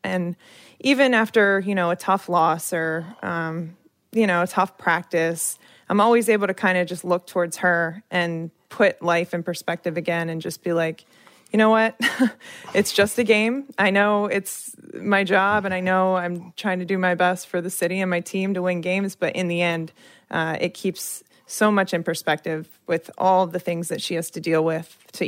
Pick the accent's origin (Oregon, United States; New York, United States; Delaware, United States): Delaware, United States; Wilmington; I grew up in Wilmington, Delaware. My entire family actually still lives there now